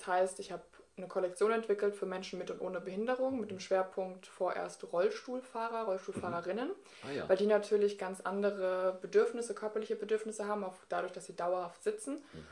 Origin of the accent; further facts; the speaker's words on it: Sinsheim, Baden-Württemberg, Germany; also ich bin in Sinsheim groß geworden